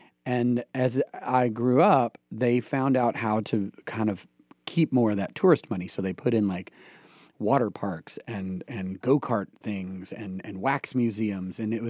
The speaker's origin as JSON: {"language": "English", "town": "Sevierville", "region": "Tennessee", "country": "United States", "tie": "born or raised there", "said": "Chestnut Hill, which is literally a three-way stop."}